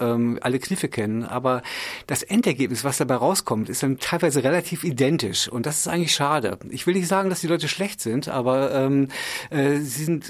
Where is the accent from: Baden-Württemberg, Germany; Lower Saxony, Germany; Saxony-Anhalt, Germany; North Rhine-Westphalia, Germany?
Lower Saxony, Germany; Rinteln; in meiner alten Heimatstadt Rinteln.